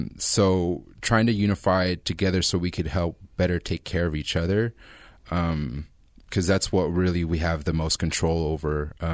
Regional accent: Guadalupe, California, United States; growing up in Guad, I didn't stay in Guad. Like I said, I went to Orchid schools

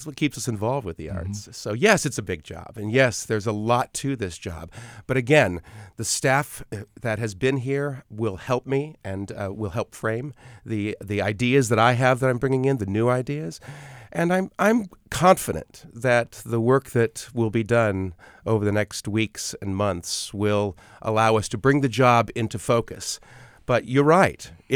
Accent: Ohio, United States; born there; now in Pittsburgh, United States; And Pittsburgh, I was born in Ohio, and Pittsburgh is a city that I know very well.

